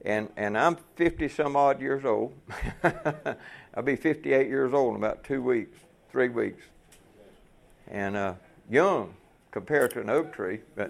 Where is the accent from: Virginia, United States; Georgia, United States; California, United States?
Georgia, United States; I'm from South Georgia. We're kind of slow anyway.